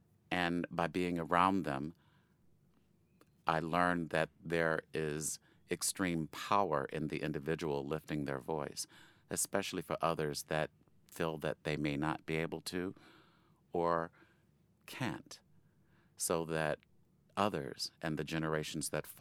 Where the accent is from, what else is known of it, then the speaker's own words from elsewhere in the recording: Chicago, Illinois, United States; I've lived in the city of Chicago since I was about 7. I feel that I am a Chicagoan in my core at this point.